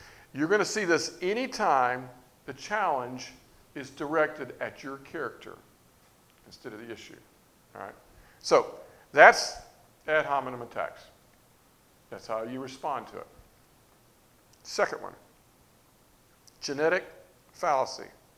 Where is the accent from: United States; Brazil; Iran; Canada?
United States; That's genetically, I was raised in the United States.